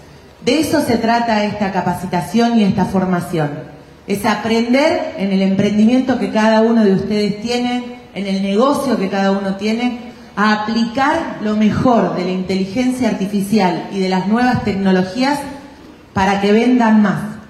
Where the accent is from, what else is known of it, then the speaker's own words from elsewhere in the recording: Santa Fe, Argentina; Ese es el desafío que tenemos no solo desde Santa Fe, sino como argentinos.